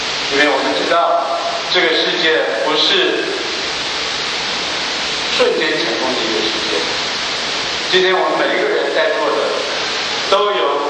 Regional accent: China; 我们中国人，我记得我小时候从来不会说你好

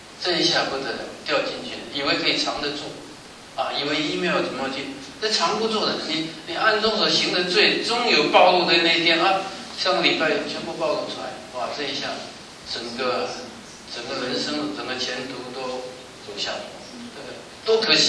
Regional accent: China

